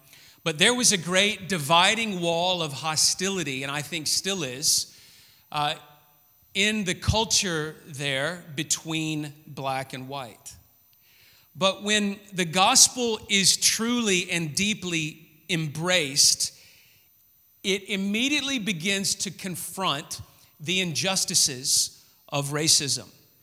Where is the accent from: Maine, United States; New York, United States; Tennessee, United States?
Tennessee, United States; Memphis; I grew up in Memphis, Tennessee, in the United States, in the South, which was a very racist culture.